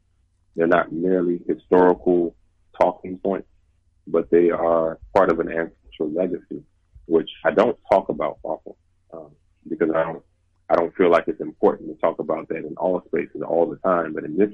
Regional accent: Gulf Coast, United States; born there; I was born in the United States, in the occupied territory of the United States. And I was born on the Gulf Coast.

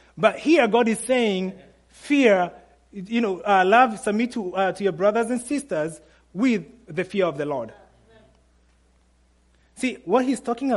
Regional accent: Kenya; now in Michigan, United States; I'm from Kenya. If you guys don't know that, yes. Actually, Michigan

